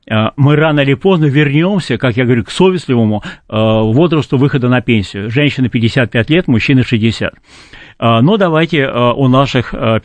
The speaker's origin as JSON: {"language": "Russian", "region": "Saint Petersburg", "country": "Russia", "tie": "born or raised there", "said": "мой родной город Санкт-Петербург"}